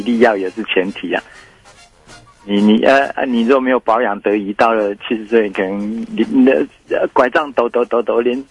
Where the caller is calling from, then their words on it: Chiayi, Taiwan; 我是嘉义的